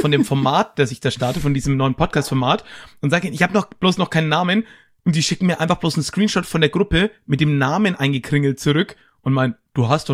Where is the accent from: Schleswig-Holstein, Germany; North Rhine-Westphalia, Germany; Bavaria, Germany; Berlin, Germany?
Bavaria, Germany; Höchstadt